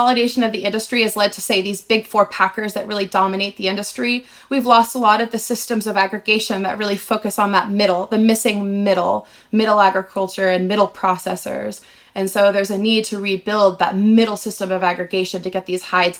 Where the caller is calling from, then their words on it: Bend, Oregon, United States; I'm calling in from Bend, Oregon